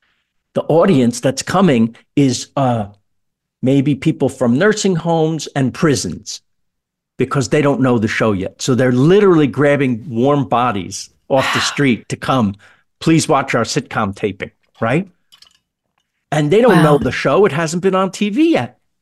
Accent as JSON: {"language": "English", "town": "Queens", "region": "New York", "country": "United States", "said": "No, I liked that he was from Queens and I was from Queens."}